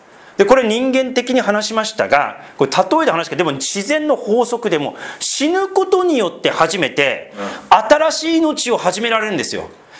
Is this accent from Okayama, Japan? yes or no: no; Sendai, Miyagi, Japan; 私仙台出身なので